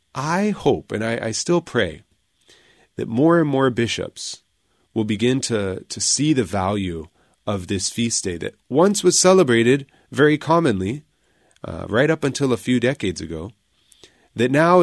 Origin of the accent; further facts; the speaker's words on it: San Diego, California, United States; And I said, yeah, I grew up in San Diego, actually. And then I lived all around the state of California.